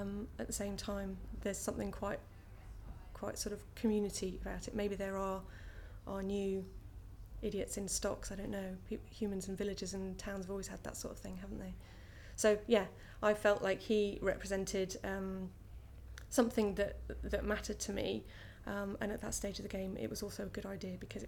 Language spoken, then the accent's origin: English; Midlands, United Kingdom; now in London, United Kingdom; I grew up in the Midlands in a little village, so moving to London was quite a transformation for me